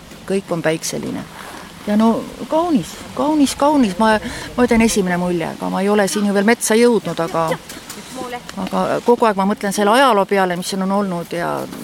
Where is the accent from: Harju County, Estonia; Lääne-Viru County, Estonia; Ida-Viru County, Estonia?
Harju County, Estonia; Tallinn; No ma olen piinlik öeldama Tallinnast.